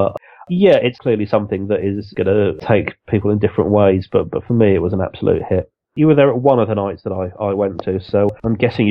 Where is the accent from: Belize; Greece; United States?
Greece; I mean, I grew up in Greece